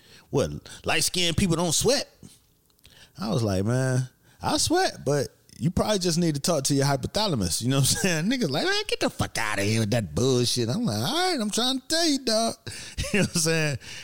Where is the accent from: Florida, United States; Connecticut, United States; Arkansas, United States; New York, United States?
Florida, United States; Miami; Well, I'm from Miami, so it was summer all the fucking time.